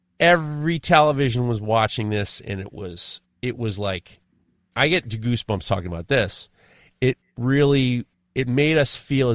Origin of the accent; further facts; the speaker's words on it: New York City, New York, United States; Growing up in New York City, my parents used to take me to Yankee Stadium. My dad was born in the Bronx, and we went to Yankees.